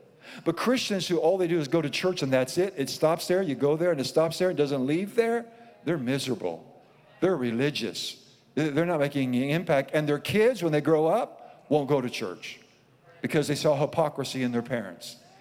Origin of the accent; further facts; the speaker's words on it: Iowa, United States; Now, see, I grew up in Iowa, and, you know, Iowa is known for a lot of things, but one of the things it's known for is cornfields.